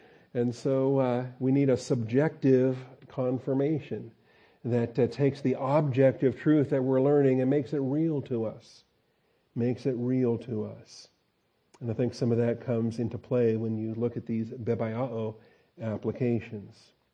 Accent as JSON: {"language": "English", "town": "Seattle", "region": "Washington", "country": "United States", "tie": "born or raised there", "said": "There's a kid I grew up with in Seattle that happened too."}